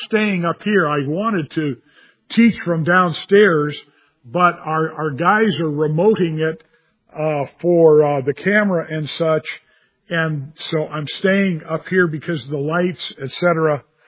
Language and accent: English; California, United States; It's like, it's okay, Dad. I'm from California. We're just, and it's your fault, Dad, that I'm from California, so.